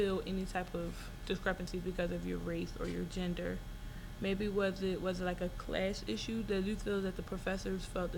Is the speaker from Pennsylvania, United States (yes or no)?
yes; Philadelphia, Pennsylvania, United States; I'm from Philadelphia.